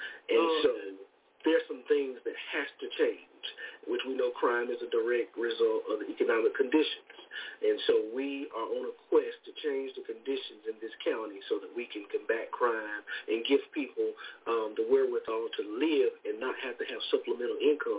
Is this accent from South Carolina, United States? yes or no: yes; Dillon, South Carolina, United States; I am from Dillon, South Carolina.